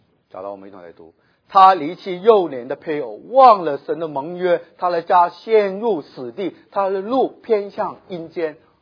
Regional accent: Guangdong, China; 我们广东人很有智慧，广东人叫太太叫什么，老婆

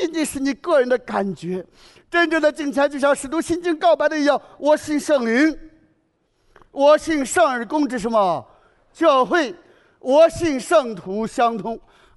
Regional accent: China; 所以说蒙恩之道，我们中国人不讲蒙恩之道

